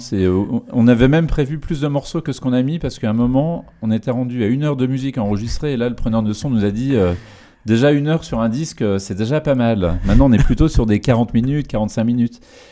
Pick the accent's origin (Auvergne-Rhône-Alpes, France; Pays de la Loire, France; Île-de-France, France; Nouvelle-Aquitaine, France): Pays de la Loire, France; born there; Je suis né en Loire-Atlantique, j'habite toujours en Loire-Atlantique.